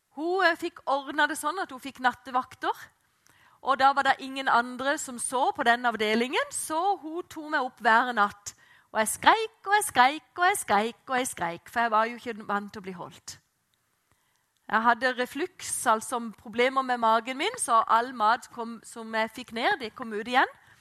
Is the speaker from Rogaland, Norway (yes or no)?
no; Flekkerøya, Agder, Norway; also born or lived in Oslo; og jeg har vokst opp ute på Flekkerøya. Og der kom jeg når jeg var 2,5 år gammel. Da kom jeg ifra Oslo og hadde vært på barnehjem i 2,5 år.